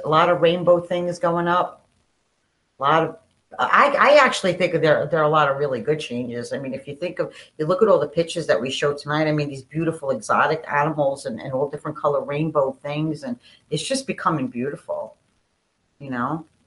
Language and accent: English; New York, United States; No, I'm from New York.